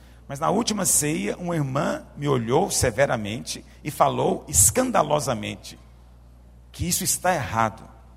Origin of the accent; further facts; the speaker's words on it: Rio de Janeiro, Brazil; Sou do Rio de Janeiro e lá nas favelas tem muita gente bem de vida.